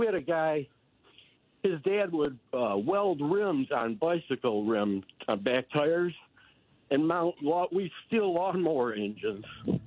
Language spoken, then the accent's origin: English; Detroit, Michigan, United States; And then I grew up in Detroit, and we were in a brand new neighborhood. My parents moved in. They paid $6,000 for their bungalow house.